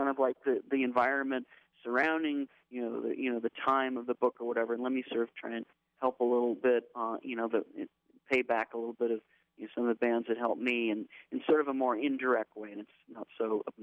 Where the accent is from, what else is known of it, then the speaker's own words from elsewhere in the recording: Los Angeles, California, United States; like I grew up in Los Angeles with 1,000 different things to do and whatever